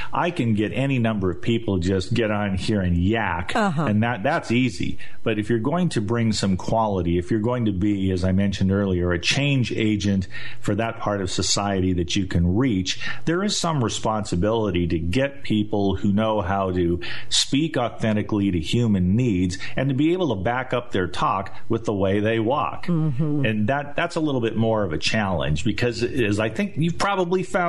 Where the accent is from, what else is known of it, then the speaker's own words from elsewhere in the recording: Fullerton, California, United States; That was my station growing up. I grew up in Fullerton, California